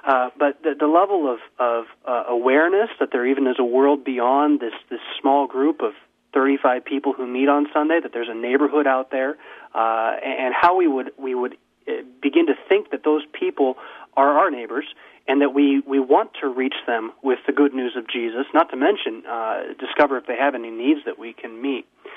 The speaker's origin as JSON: {"language": "English", "town": "San Diego", "region": "California", "country": "United States", "tie": "born or raised there", "said": "the suburban lifestyle growing up in San Diego"}